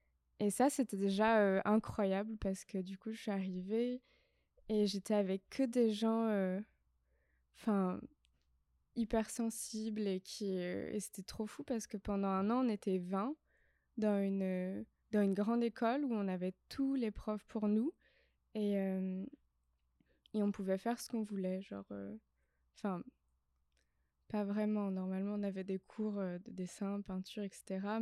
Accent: Pontivy, Brittany, France; Moi je suis bretonne aussi de base. Mais plutôt de Centre-Bretagne et de Pontivy d'ailleurs, voilà, qui est vraiment le milieu de la Bretagne.

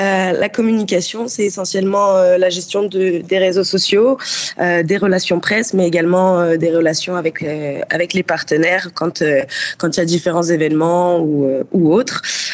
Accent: Nancy, Grand Est, France; J'ai 25 ans. Je suis originaire de Nancy, en Lorraine.

